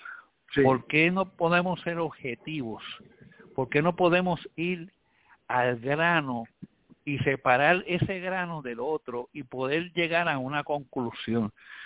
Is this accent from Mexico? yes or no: no; San Juan, Puerto Rico; yo soy de Villa Palmera, usted sabe que yo soy de ese barrio